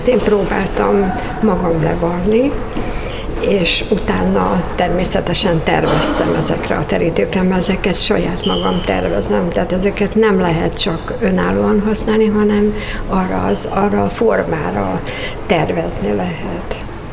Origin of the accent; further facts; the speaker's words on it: Hungary; Gyakorlatilag a szülőföldem a Mátra mintakincsét próbáltam